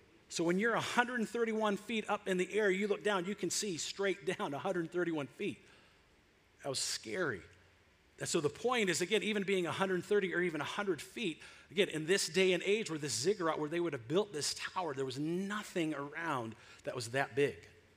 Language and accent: English; Michigan, United States; Those of you who know, I grew up in Michigan. I am a Wolverine.